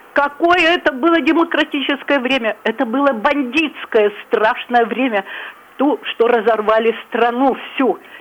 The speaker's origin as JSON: {"language": "Russian", "country": "Ukraine", "tie": "born or raised there", "also_born_or_lived": "Siberia", "said": "Мы уехали с Украины. Я родилась в Сибири, но жила на Украине. Уехали в Якутию."}